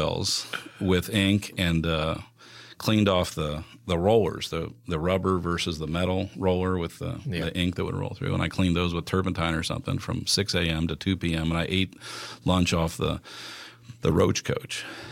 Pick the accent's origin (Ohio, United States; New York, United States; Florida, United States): Ohio, United States; Cincinnati; We had a home on Beaver Avenue in Pleasant Ridge for a short while that I lived till I was five. And then the rest of the years I grew up. Till I was, 18 at Beachview Circle in Kennedy Heights.